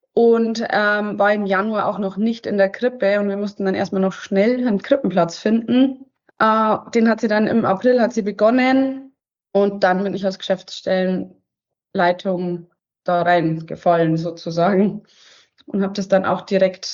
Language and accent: German; Straubing, Bavaria, Germany; Ja, ich bin aus Straubing.